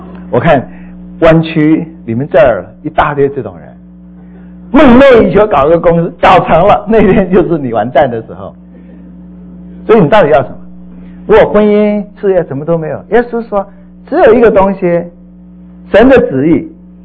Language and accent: Chinese; Taiwan; born there; 我是从台湾出生的，台湾的